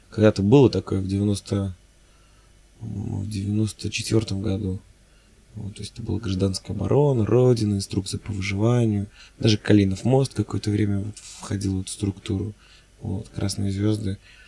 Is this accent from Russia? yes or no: no; Belarus; Вот, я, скажем так, из Беларуси